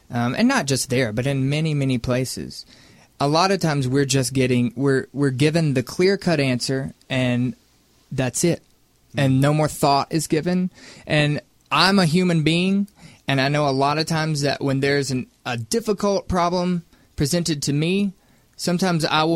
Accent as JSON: {"language": "English", "region": "Mississippi", "country": "United States", "said": "And like I said, you guys know I'm from Mississippi."}